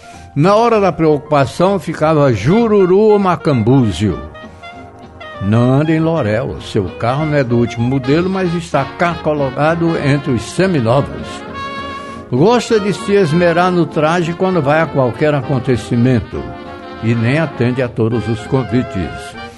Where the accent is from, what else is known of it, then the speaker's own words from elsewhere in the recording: Fortaleza, Ceará, Brazil; Olha, eu sou cearense daqueles da Fortaleza Antiga, eu não nego